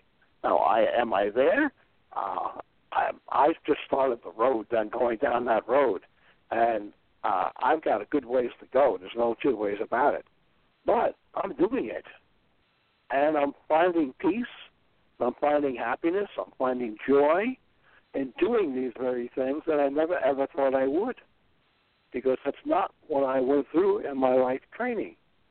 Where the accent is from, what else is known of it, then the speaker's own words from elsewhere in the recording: New York City, New York, United States; being a growing up in the Bronx and the gangs and going over to Vietnam and being in a war zone and then being a police officer in New York